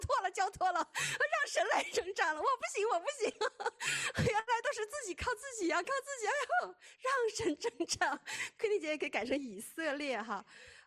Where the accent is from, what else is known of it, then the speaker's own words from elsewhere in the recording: Wuxi, Jiangsu, China; 因为我们家是无锡人嘛，然后我的娘娘他们都说无锡话的